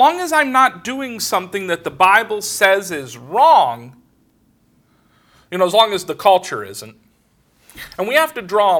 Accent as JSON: {"language": "English", "town": "Los Angeles", "region": "California", "country": "United States", "tie": "born or raised there", "said": "when I was growing up in Los Angeles, gangs were a real problem, and you had to be careful what colors you wore."}